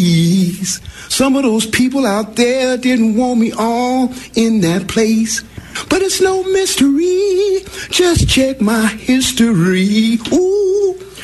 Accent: San Francisco, California, United States; I've been born and raised in the Fillmore, in which we call it the Phil, no more.

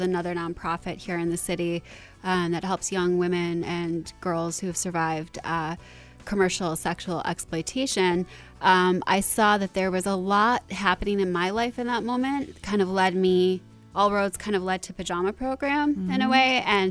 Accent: Buffalo, New York, United States; You know, I grew up in Buffalo. I came to New York City with big dreams

